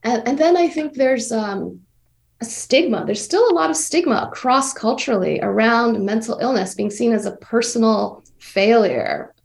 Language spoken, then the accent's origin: English; Hawaii, United States; Yeah, I think being born and raised in Hawaii, my connection to the ocean, the Pacific Ocean, is a soul level connection.